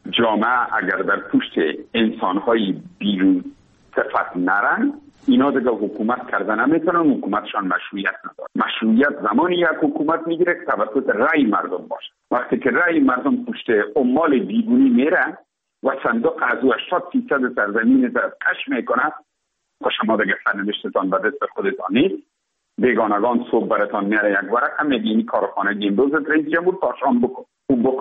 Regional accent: Afghanistan; تزار برای تماما ما افغان هستیم، ما درد ما یکیست

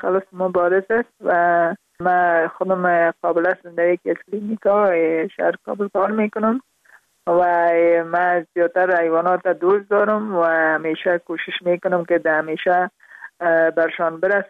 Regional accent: Parwan, Afghanistan; also born or lived in Kabul; در خود شهر کابل به دنیا آمدیم، من از پروان هستم.

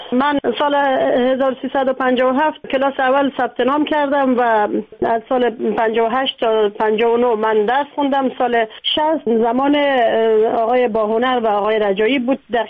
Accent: Afghanistan

